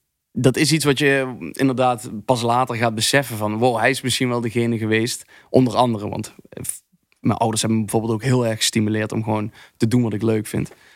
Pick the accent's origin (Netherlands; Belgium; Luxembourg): Netherlands; Limburg; ik kom uit Limburg, dus wat fijn is in Limburg... is dat je in ieder huis een carnavalskist...